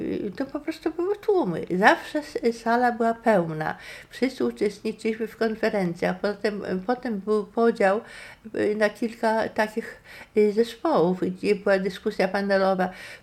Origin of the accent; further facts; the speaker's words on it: Białystok, Podlaskie Voivodeship, Poland; born there; Podlasie, w którym się urodziłam, prawda? Się urodziłam w Białymstoku, jestem tutaj